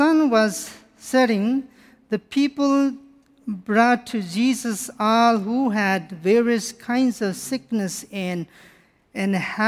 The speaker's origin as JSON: {"language": "English", "country": "Nepal", "tie": "born or raised there", "second_language": "English", "said": "we are born in Nepal, and we were raised in Nepal, and everything is about Nepal."}